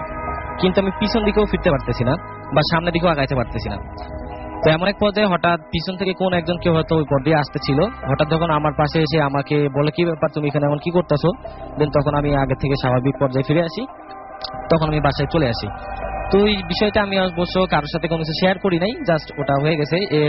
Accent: Kaliganj, Khulna Division, Bangladesh; now in Barmi, Bangladesh; আমার গ্রামের বাড়ি হচ্ছে সাতক্ষীরা জেলা কালীগঞ্জ থানা।

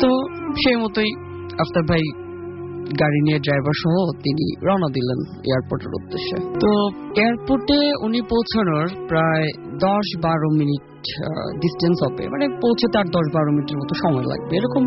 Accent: Sonargaon, Dhaka Division, Bangladesh; এসেছি সোনারগাঁ দুধঘাটা থেকে।

